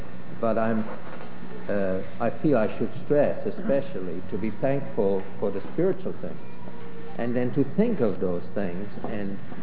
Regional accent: Germany; English is a second language; now in United States; when we came from Germany, we knew quite a few hymns in German, but they never impressed us as much as some of those hymns that we learned here in America

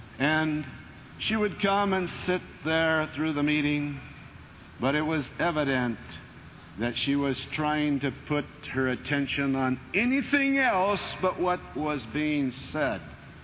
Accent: Walla Walla, Washington, United States; I was born and raised here in Walla Walla. I enjoy this place.

